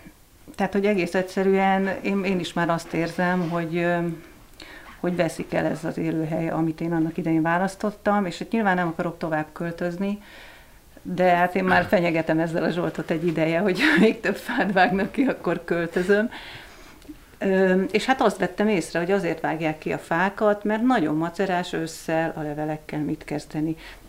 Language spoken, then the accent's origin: Hungarian; Hungary; Tehát én vidéken nőttem föl kertvárosban, de én ilyet ott nem láttam.